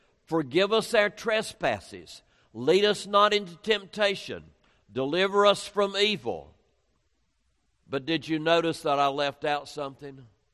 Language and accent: English; Waynesville, North Carolina, United States; born there; I was born in Waynesville, North Carolina, and then I went off to Davidson College